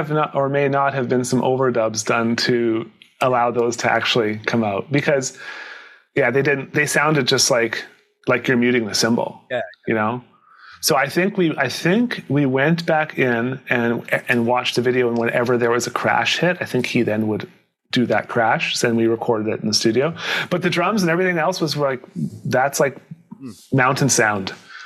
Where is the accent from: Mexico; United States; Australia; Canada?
Canada; And we're all from Canada, so we're like, whatever, it's no big deal. It's not that cold for us.